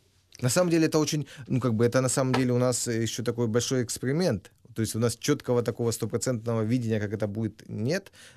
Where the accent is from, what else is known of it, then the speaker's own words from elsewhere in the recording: Horlivka, Donetsk Oblast, Ukraine; moved away; я вам скажу, что я же сам из Горловки, я, правда, не вот 5 лет уже не ездил в родной город